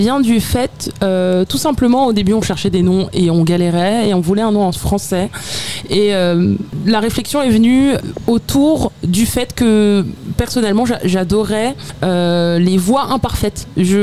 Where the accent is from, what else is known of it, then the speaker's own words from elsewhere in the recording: Strasbourg, Grand Est, France; now in Longjumeau, France; Pas du tout, moi je suis strasbourgeoise